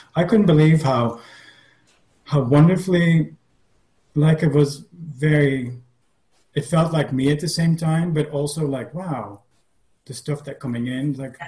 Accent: Netherlands; my first name, which is a little tricky because I'm from the Netherlands

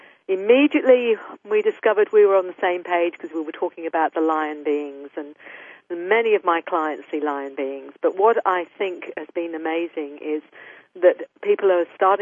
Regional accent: United Kingdom; now in Australia; I'm from Australia, an AusPom, because I originated from the UK as well, so I haven't got an Australian accent

